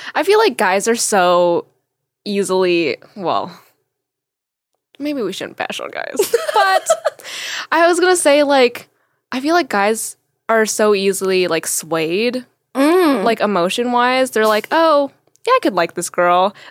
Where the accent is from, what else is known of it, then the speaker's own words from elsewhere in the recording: Vancouver, British Columbia, Canada; So I'm from Vancouver, so I don't have that accent.